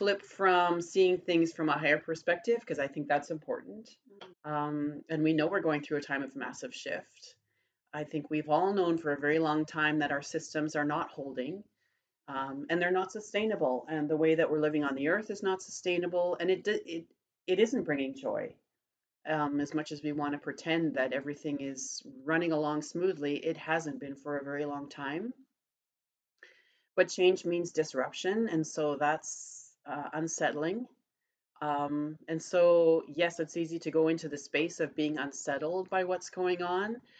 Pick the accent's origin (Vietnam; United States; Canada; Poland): Canada; We're Canadian and so and living right near the border.